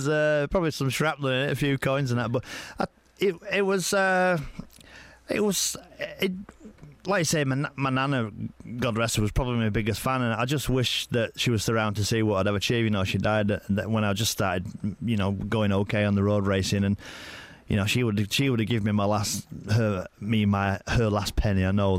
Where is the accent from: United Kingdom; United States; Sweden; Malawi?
United Kingdom; Morecambe, North West England; I was brought up properly in Morecambe and, you know, I loved it, you know. There was Heysham as well, not too far away, Lancaster, you know.